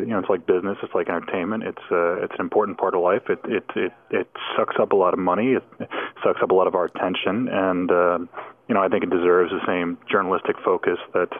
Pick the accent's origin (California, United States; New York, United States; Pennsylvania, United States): Pennsylvania, United States; I grew up outside Philadelphia.